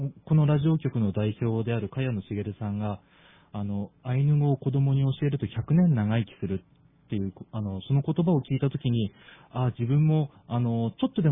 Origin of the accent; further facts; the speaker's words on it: Hokkaido, Japan; やっぱり北海道で生まれてもう3代4代になりますけれども、